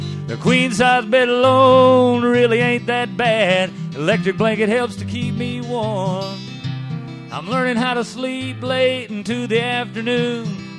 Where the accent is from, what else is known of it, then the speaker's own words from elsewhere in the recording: North Carolina, United States; Growing up in North Carolina at 6 o'clock every night, you sit down there to eat dinner and watch the news